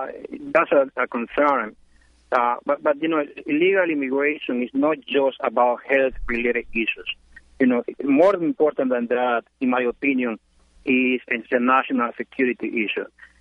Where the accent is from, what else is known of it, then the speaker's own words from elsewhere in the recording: Ecuador; moved away as an adult; now in United States; I came in the 80s. I am originally from Ecuador, South America. And I immigrated to the U.S. in the 80s when President Reagan was president, was in charge.